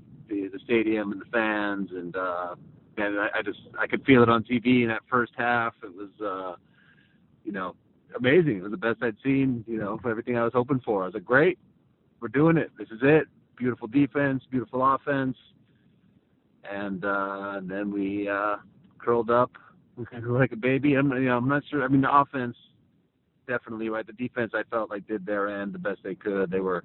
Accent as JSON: {"language": "English", "town": "Tucson", "region": "Arizona", "country": "United States", "tie": "born or raised there", "said": "Man, so I'm originally from Arizona, Tucson. Arizona is my hometown."}